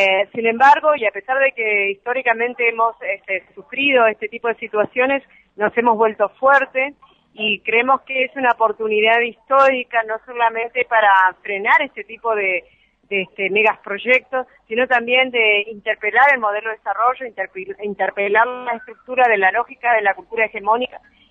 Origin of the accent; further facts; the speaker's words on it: Patagonia, Argentina; el retornar a mi tierra, al sur, a la Puelgulimapu, allí en la Patagonia